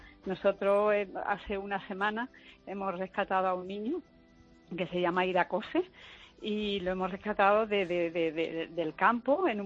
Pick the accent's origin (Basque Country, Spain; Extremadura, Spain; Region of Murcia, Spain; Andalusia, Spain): Andalusia, Spain; Seville; now in Cádiz, Spain; yo soy abuela, yo soy madre, yo soy mujer, yo trabajo aquí en Cádiz, vivo en Cádiz, aunque soy de Sevilla